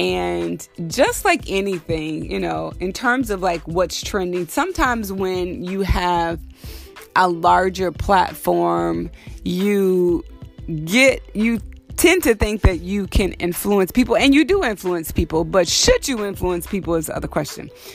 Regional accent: Texas, United States; So growing up in Texas, my great-grandparents actually had a pomegranate tree in their backyard.

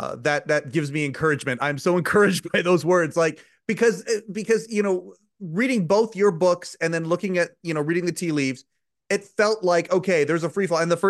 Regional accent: Canada; I'm a Canadian, so hockey's religion up here.

